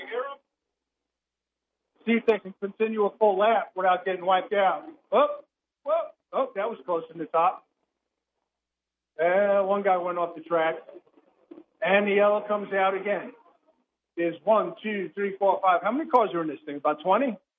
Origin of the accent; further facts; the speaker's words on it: Brooklyn, New York, United States; Hi, I'm from Brooklyn.